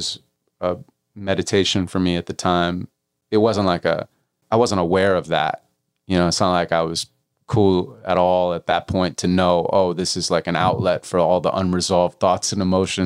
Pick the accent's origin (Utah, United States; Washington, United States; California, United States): California, United States; Santa Monica; I was raised in Santa Monica. And I mean, it was my mom, a single parent, a school teacher, and we lived on Bay Street in Lincoln until I was like 12.